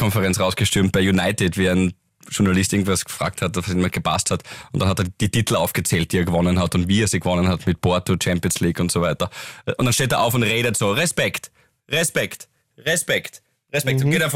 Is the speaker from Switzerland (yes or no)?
no; Graz, Styria, Austria; Wir sind ja Grazer Buben.